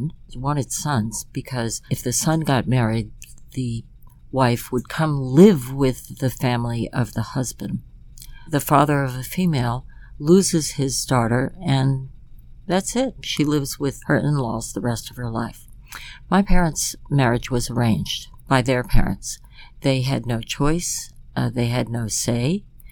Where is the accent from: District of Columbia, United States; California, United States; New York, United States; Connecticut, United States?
District of Columbia, United States; Washington; born there; my parents arrived in 1945, and I was born in 1946 in Washington, D.C. So I'm the only one who was born in the United States.